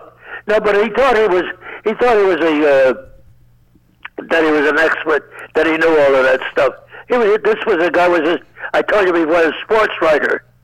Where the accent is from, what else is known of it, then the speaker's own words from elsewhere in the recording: Chicago, Illinois, United States; "You was from Chicago? I'm from Chicago."